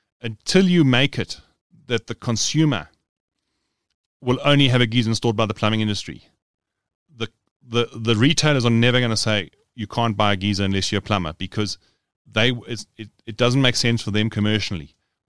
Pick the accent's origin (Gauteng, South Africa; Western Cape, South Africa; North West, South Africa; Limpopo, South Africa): Gauteng, South Africa; Johannesburg; I was born in Johannesburg. I am a Johannesburg man through and through, or boy through and through.